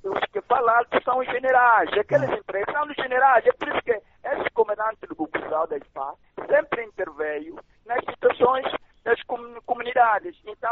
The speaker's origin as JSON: {"language": "Portuguese", "region": "Cabinda", "country": "Angola", "tie": "born or raised there", "said": "eu gostaria de levar o jornalista aqui em Cabinda, principalmente no Belize, na aldeia onde a minha terra natal"}